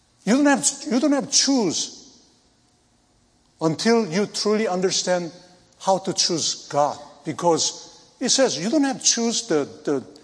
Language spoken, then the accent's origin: English; South Korea; English is a second language; Because one person, I'm from Korea.